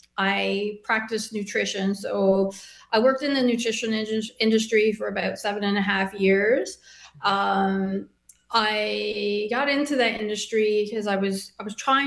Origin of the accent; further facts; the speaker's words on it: Newfoundland and Labrador, Canada; So I'm originally from Newfoundland, and this book really taps into Atlantic Canada cuisine.